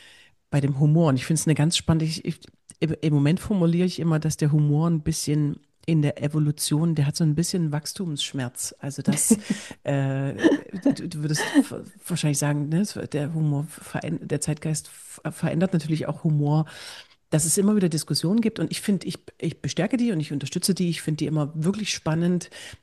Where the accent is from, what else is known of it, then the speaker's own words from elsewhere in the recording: East Germany, Germany; Ich komme aus der DDR